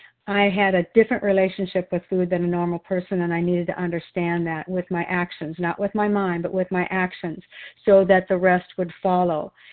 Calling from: Wilsonville, Oregon, United States

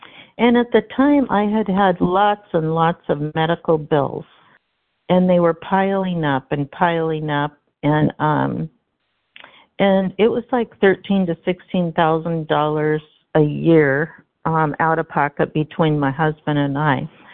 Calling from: Washington, United States; gratefully recovered from Washington State.

